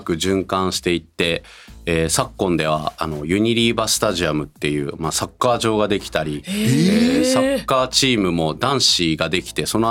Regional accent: Nara, Japan; moved away as an adult; also born or lived in Osaka / United States; now in Shintomi, Japan; もともと大阪生まれ奈良育ちで、その後大学からアメリカに行って、アメリカ のシリコンバレーで働いていました。

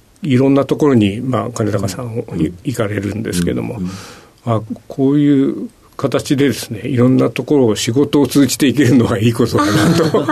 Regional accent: Kyoto, Japan; born there; 京都市上京区の生まれです。

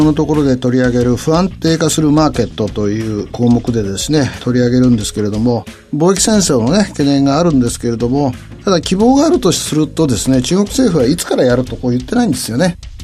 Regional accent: Nagano, Japan; 生まれ故郷のですね、長野県のテレビ長野放送さんに出るんで、

